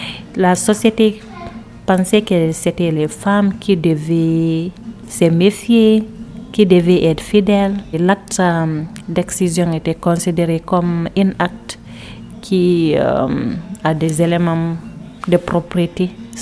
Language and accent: French; Gambia; also born or lived in Guinea; Je suis née en Guinée en 1984, d'une maman guinéenne, d'un papa gambien. Donc, à l'âge de 6 ans, en 1990, ma famille a déménagé en Gambie parce que mon père, il voulait rentrer au pays.